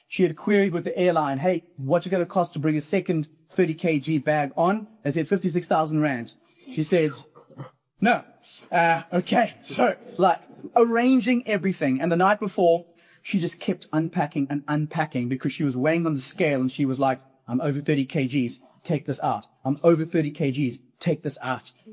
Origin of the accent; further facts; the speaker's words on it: Zimbabwe; now in Cape Town, South Africa; I was raised in Zimbabwe, but I've been down in Cape Town for about 20 years now.